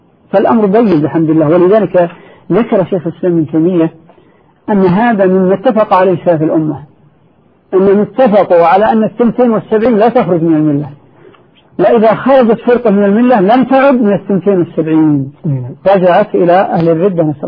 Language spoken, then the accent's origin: Arabic; Saudi Arabia; فمثلا عندنا في المملكة العربية السعودية وفي عموم جزيرة العرب